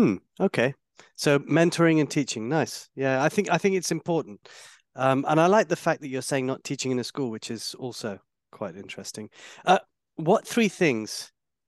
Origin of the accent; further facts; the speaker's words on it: London, United Kingdom; it reminds me of how I grew up in London with my friends